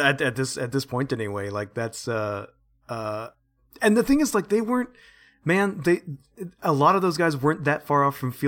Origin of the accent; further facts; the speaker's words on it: United States; Excuse me, I'm such an American.